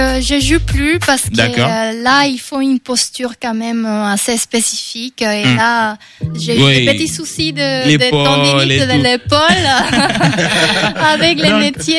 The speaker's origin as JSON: {"language": "French", "region": "Cochabamba", "country": "Bolivia", "said": "c'est justement quand j'étais dans mon pays d'origine, qui est la Bolivie. Je suis née à Cochabamba."}